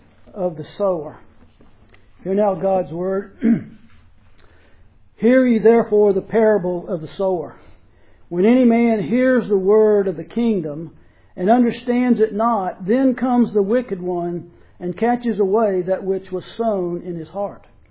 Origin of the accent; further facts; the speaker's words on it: Savannah, Georgia, United States; You know, I grew up in Savannah, and everybody basically was Christians.